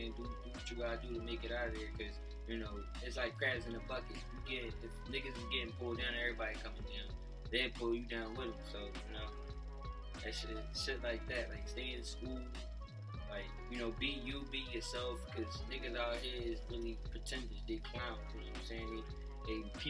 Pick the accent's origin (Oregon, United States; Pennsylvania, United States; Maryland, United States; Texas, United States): Pennsylvania, United States; Philadelphia; Yeah, I grew up in Philly mostly on the brink of getting older and grown.